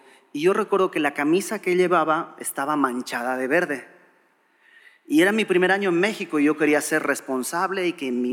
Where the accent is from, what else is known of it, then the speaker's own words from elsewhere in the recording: Bolivia; Bueno, extranjeros para mí, ¿no? Yo soy de Bolivia.